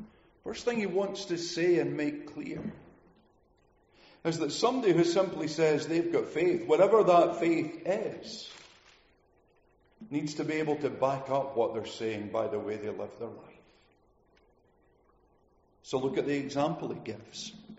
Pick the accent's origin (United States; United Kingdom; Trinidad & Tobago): United Kingdom; Wishaw, Scotland; Some of you are aware that as I grew up in Wishaw Baptist Church, for most of the period when I was really aware of what was happening, Noel was our pastor. But growing up there, what you might call within Lanarkshire evangelicalism